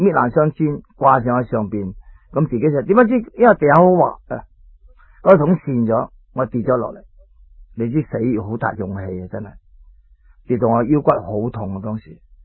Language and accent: Cantonese; Chaozhou, Guangdong, China; 我九岁嘅时候咧已经离家出走。其实嗰阵时潮州人啦，特别我系潮州人。